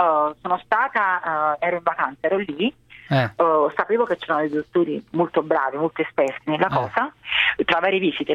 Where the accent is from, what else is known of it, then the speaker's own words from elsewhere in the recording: Portici, Campania, Italy; Io sono di Napoli, sono di Portici.